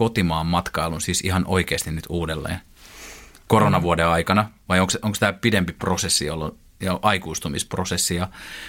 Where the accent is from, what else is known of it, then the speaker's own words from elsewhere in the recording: Hollola, Päijät-Häme, Finland; also born or lived in Lahti; Mäkin olen itse Hollolasta ja Lahdesta ja Lahden seudulta siitä